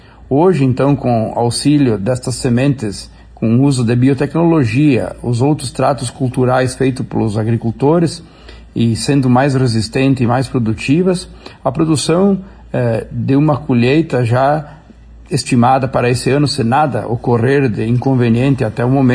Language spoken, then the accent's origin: Portuguese; Rio Grande do Sul, Brazil; ninguém mexeu e aumentou tanto a produção no mundo como nós brasileiros, principalmente gaúchos. Aqui no Rio Grande do Sul